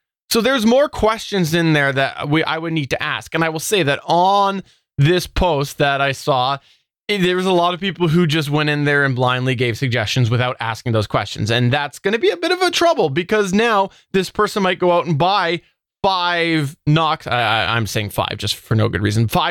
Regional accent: Canada; as a Canadian, I can't buy that.

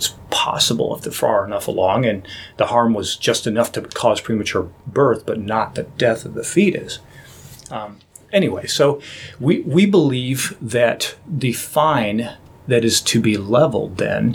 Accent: United States; Of course, I believe in freedom. I'm an American, for goodness sakes.

